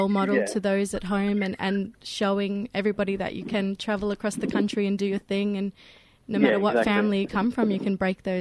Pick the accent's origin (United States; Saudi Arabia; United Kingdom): United Kingdom; Derby, East Midlands; And I completely understand that, because I'm from Derby.